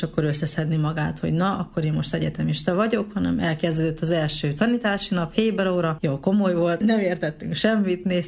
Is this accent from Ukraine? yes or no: no; Oar, Satu Mare County, Romania; én a Párciumi Szatmár Németiből származom, onnan is Óváriból. Ez a határ mellett van, pont Csenger mellett, csak közte húzódik el a határ